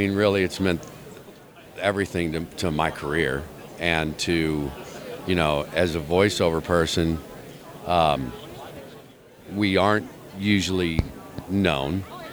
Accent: St. Louis, Missouri, United States; I'm from St. Louis, and of course we just won the World Series, the Cardinals.

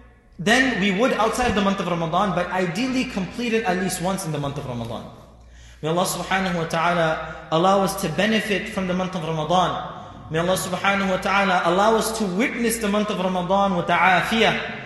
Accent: New York, United States; now in Dallas, United States; I was born and raised in New York. Yeah, I studied in UK for 2 years.

